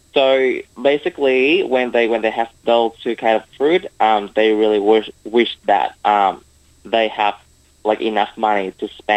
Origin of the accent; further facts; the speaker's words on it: Vietnam; now in Australia; I'm from Vietnam. I'm currently a fourth year student at the University of Wollongong